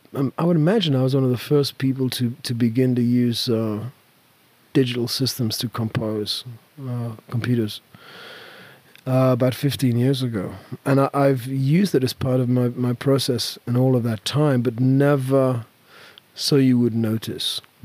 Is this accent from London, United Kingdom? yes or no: no; Newcastle, North East England, United Kingdom; I used to sell the Evening Chronicle in my hometown at Newcastle, and I developed a singing style to get over traffic.